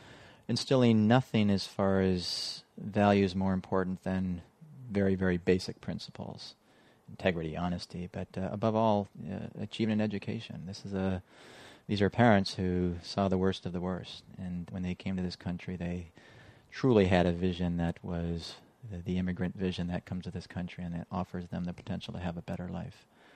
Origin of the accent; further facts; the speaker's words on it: Detroit, Michigan, United States; growing up in Detroit was interesting in that his experience at Ford Motor Company. I worked at a brass factory for most of my high school, a place called Anaconda Brass and Steel